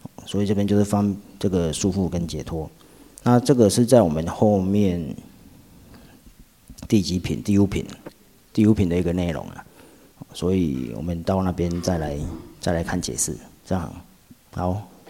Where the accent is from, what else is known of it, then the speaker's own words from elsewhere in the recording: China; 不过他的文章呢，就比较不讨我们中国人的一个喜欢啊